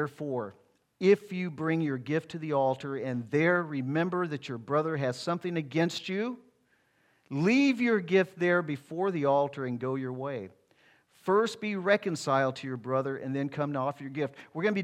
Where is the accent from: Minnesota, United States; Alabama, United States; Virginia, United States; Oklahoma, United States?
Alabama, United States; I'm from Alabama